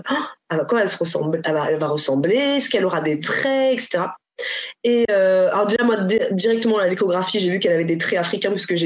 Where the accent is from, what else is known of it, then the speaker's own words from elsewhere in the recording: Cameroon; au Cameroun pour voir ce que c'est aussi bah, là d'où on vient, en fait.